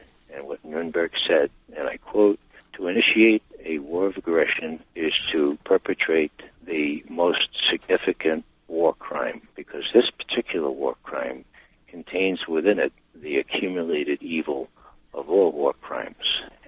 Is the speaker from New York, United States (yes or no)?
yes; New York City, New York, United States; I'm a New Yorker as well